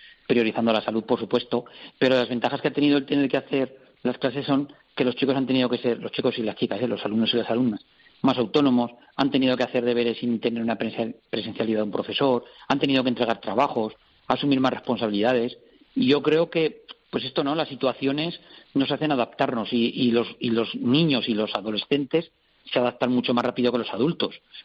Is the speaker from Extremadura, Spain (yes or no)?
yes; Jerez de los Caballeros, Extremadura, Spain; yo soy aquí de Jerez de los Caballeros, de Zaragoza